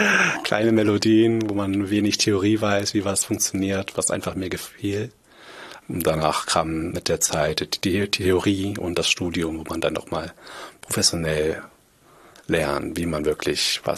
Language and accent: German; Kiel, Schleswig-Holstein, Germany; also born or lived in South Korea; Und ich komme natürlich auch aus Kiel, deswegen ist es mal schön, wenn man im Norden ist.